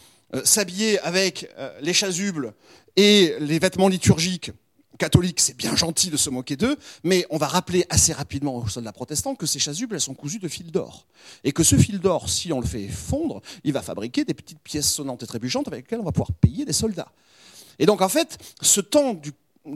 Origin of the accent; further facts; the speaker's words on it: Lyon, Auvergne-Rhône-Alpes, France; Mais enfin, moi, je suis de Lyon